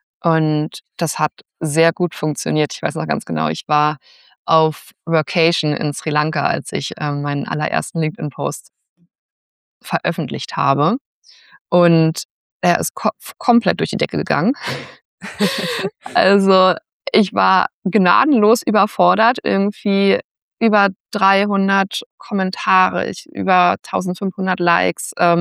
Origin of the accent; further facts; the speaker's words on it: Berlin, Germany; Ich bin in Berlin aufgewachsen, so Stadtrand, super privilegiert. Also Beamtenfamilie, Einfamilienhaus, alles irgendwie immer schön gewesen sozusagen.